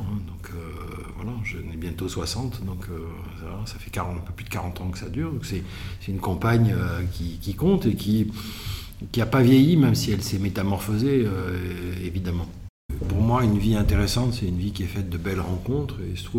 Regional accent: Cannes, Provence-Alpes-Côte d'Azur, France; born there; Je suis né à Cannes et il y a des îles en face de Cannes qui ont été très marquantes pour moi.

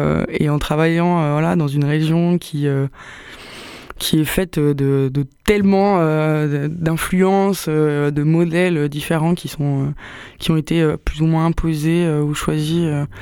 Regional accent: Nice, Provence-Alpes-Côte d'Azur, France; étant donné que je viens de Nice

